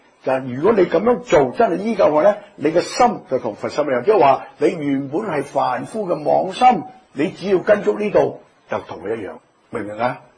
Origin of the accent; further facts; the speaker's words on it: Hong Kong; 你哋系马来西亚人，我哋系香港人